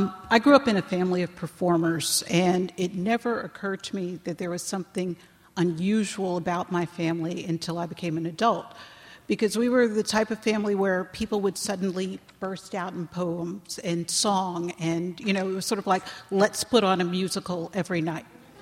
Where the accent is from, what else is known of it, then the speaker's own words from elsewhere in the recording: New York City, New York, United States; also born or lived in Europe; My mother was originally from Kansas, and we were raised first in Europe and then in New York City.